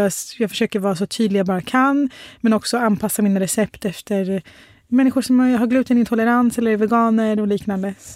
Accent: Sweden; born there

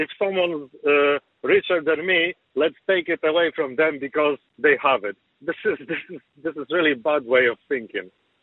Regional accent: Poland; English is a second language; I'm from Poland and I remember that communism

